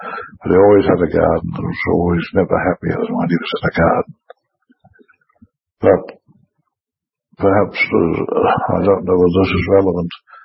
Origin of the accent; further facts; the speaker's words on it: Waimate, Canterbury, New Zealand; So I was born in Waimate, South Canterbury, in 1912, 30th of February, and I grew up in the down country out to the gorge from Waimate, but educated in Waimate.